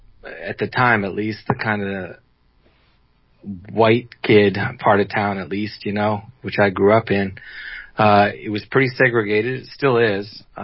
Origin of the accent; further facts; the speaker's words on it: Washington, District of Columbia, United States; Well, D.C. is my hometown, so that's a good place to start.